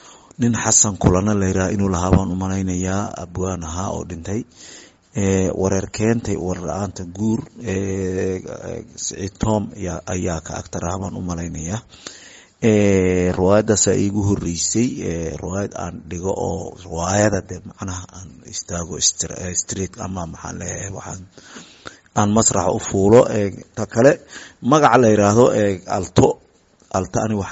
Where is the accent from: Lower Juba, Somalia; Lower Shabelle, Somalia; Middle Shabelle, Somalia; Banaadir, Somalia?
Lower Shabelle, Somalia; Qoryooley; born there; waxaan ku dhashay degmada Qoryooley ee gobolka Shabeelaha Hoose